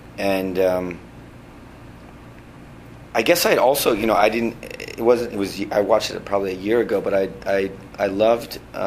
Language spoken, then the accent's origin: English; Palo Alto, California, United States; that was actually shot in my hometown in Palo Alto.